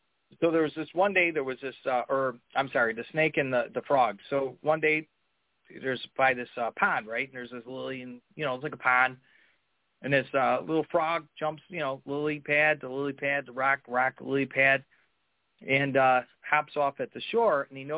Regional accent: Chicago, Illinois, United States; You know, you could tell I'm from Chicago, right? Hey, yo.

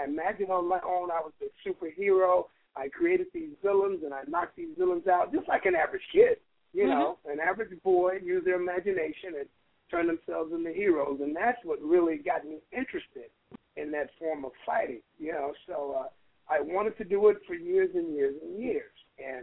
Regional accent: Texas, United States; born there; also born or lived in California; So even though I was born in Texas, with my father being in the Navy, we spent time in California.

